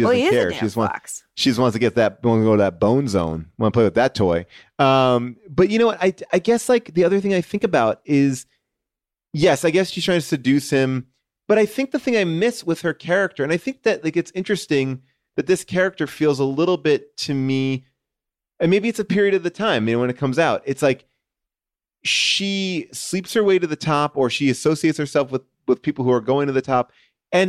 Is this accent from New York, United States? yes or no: yes; New York, United States; This is my life. I grew up in New York, outside of New York City. I went to FAO Schwartz.